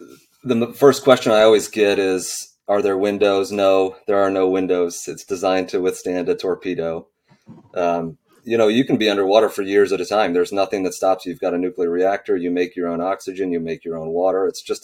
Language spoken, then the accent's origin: English; Cleveland, Ohio, United States; By the way, Ari, I'm from Cleveland, or the outskirts of Cleveland. So great to talk with a fellow Ohioan.